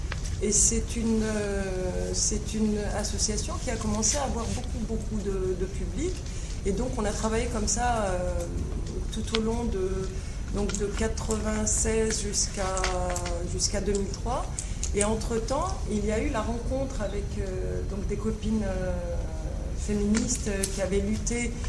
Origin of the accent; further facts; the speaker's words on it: Algeria; moved away as an adult; now in France; je suis algérienne, je suis en France depuis 1994. Donc je suis partie avec une vague d'Algériens à ce moment-là, j'étais journaliste en Algérie